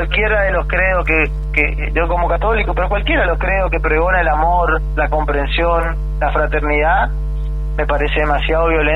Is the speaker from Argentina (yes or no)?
yes; Argentina; tenemos que como argentinos estar orgullosos.